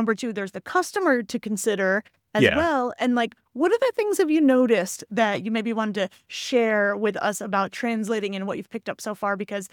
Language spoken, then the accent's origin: English; United States; I grew up near the Canadian border, but in the U.S. And so we, you know, the French that I knew was maybe more Montrealese.